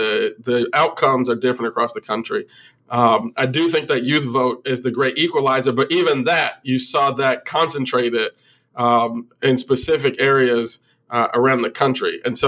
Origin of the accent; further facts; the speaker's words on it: Illinois, United States; like my home state of Illinois.